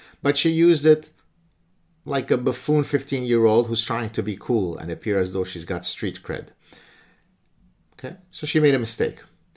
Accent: Lebanon; the victimhood that I went through growing up in Lebanon as a Lebanese Jew

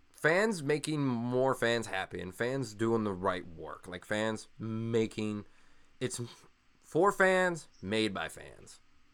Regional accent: Illinois, United States; It's my Midwestern courtesy. Oh, that happens when you're born and raised in Illinois for a while.

